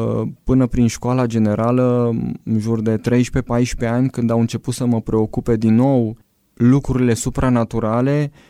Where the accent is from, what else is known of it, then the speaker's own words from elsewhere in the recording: Sibiu, Sibiu County, Romania; sunt un frate din Sibiu, am 33 de ani